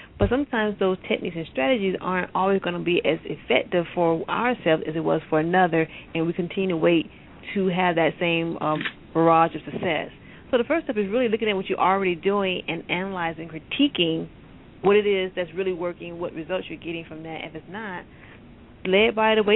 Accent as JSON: {"language": "English", "region": "Florida", "country": "United States", "said": "Well, I'm actually originally from Florida, but I did graduate from Georgia Southern University down there near Savannah, so yeah."}